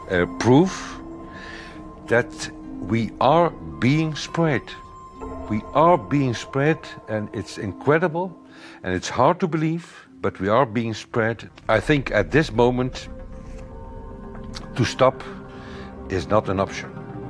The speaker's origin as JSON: {"language": "English", "country": "Belgium", "said": "I'm from Belgium. I'm 54 years old."}